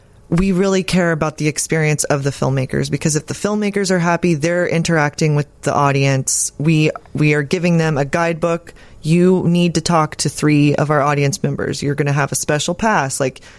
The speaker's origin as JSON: {"language": "English", "town": "Austin", "region": "Texas", "country": "United States", "said": "So I'm from Austin, and I saw Alamo Drafthouse when it first started."}